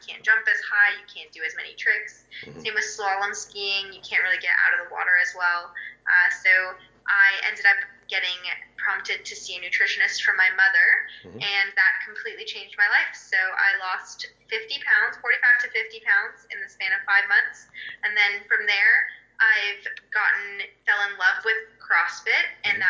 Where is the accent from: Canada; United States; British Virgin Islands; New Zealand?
Canada; Toronto, Ontario; I come from Canada. I mm-hmm. grew up in Toronto, Canada.